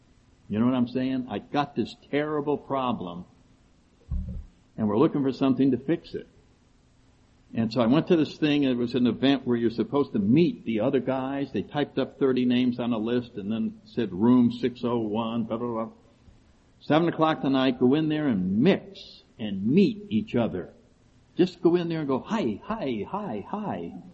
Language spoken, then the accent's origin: English; Connecticut, United States; And I grew up in Connecticut up north, and, you know, nice family.